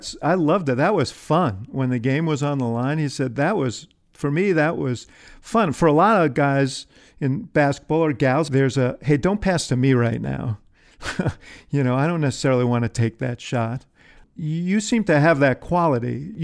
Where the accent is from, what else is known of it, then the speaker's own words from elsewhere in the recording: Chicago, Illinois, United States; Is close to my heart because I'm a Chicagoan.